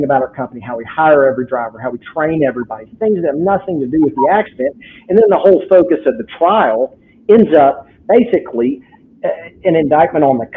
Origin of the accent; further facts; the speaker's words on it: Amarillo, Texas, United States; now in San Antonio, United States; I'm based in San Antonio, Texas. Our company is Double Diamond Transport. I grew up in Amarillo, Texas. So that's probably why I sound like a redneck.